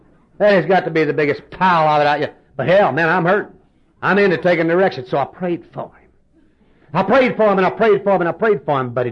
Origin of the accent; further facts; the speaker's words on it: Texas, United States; I come from the Bible Belt down there in East Texas and Arkansas